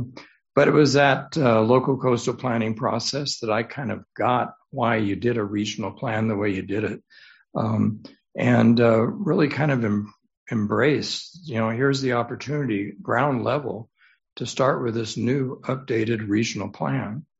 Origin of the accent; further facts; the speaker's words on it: Phillips, Texas, United States; And I said, well, Nancy, I'm from Phillips, Texas. I was born in Phillips, Texas.